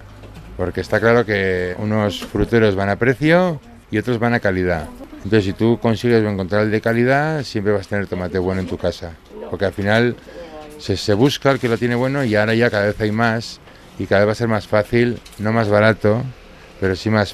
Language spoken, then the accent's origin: Spanish; Navarre, Spain; como soy de Navarra y somos bastante tradicionales